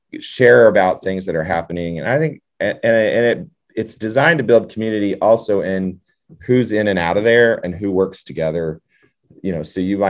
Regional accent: Warsaw, Indiana, United States; So I grew up in Warsaw, and we had Northern Indiana. We had WRSW, which was our city radio station

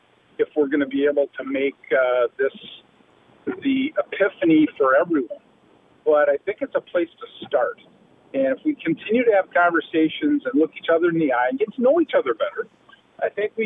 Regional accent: Minneapolis, Minnesota, United States; Well, I grew up in South Minneapolis. I went to Minneapolis Washburn High School, and I grew up in a diverse environment.

